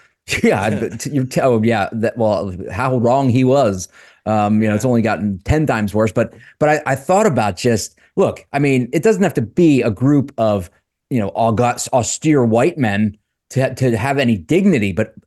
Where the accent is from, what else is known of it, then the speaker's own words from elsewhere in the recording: Delaware, United States; Delaware, my home state of my native state, is about to probably elect the first tranny ever as our U.S. representative.